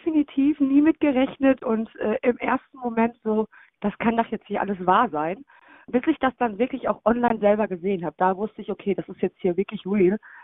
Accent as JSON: {"language": "German", "town": "Essen", "region": "North Rhine-Westphalia", "country": "Germany", "tie": "born or raised there", "said": "wenn ja mich die Essener einfach mit unterstützen würden, als auch Essener Girl. Ne? Ich bin hier groß geworden, ich liebe die Stadt."}